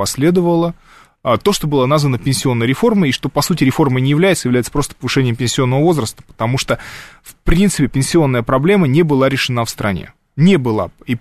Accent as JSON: {"language": "Russian", "region": "Siberia", "country": "Russia", "said": "Это я как сибиряк вам подтверждаю."}